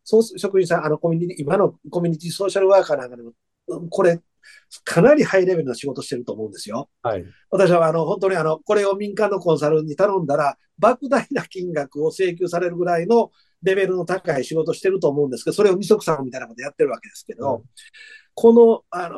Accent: Awaji Island, Hyogo, Japan; 淡路島ですね。

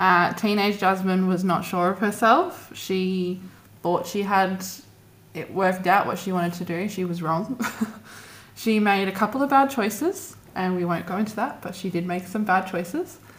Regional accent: Western Australia, Australia; mostly WA though, which I will always appreciate that I got to experience my home state before I sort of ventured off the rest of Australia and the world.

